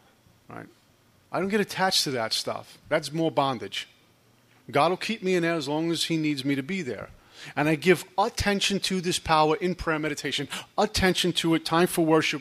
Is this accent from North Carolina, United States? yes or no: no; New Jersey, United States; I'm from Jersey.